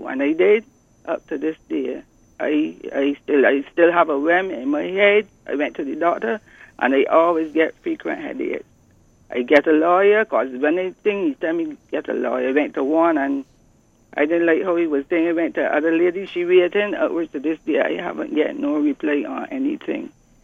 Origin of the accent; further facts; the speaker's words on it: Saint Michael, Barbados; I was raised in Kiewood, Tichburn.